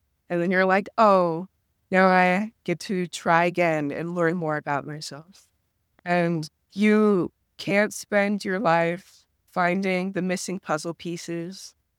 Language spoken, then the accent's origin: English; Utah, United States; I'm the only Black person in my family. And already growing up in Utah, there's not a lot of diversity.